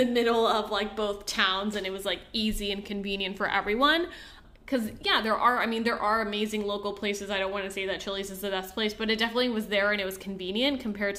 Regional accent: Puerto Rico; when I think of growing up in Puerto Rico

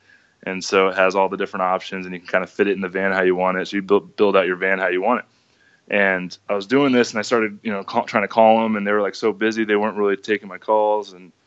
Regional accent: California, United States; You know, I'm from California. I went to school in Vegas. I love the desert.

